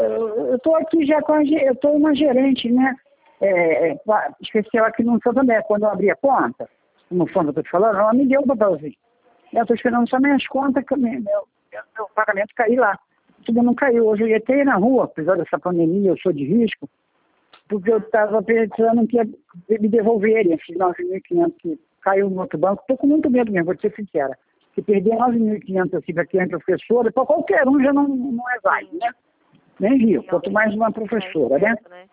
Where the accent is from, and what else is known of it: Valença, Brazil